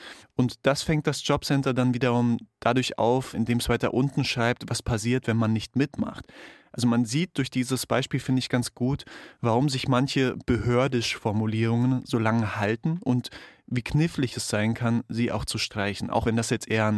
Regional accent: Bavaria, Germany; Ja, ich komme aus Oberbayern

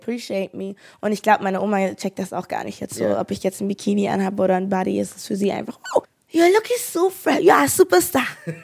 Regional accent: Hamburg, Germany; born there; Und mein Opa kommt aber aus England. So, it's a whole circle. Aber ich bin dann geboren in Hamburg, so.

